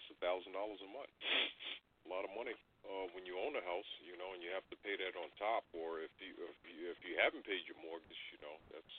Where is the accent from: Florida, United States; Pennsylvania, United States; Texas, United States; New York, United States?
New York, United States; I grew up on Long Island, and when I was growing up on Long Island, it was all ducks and strawberry farms out there, pumpkin patches and that sort of thing.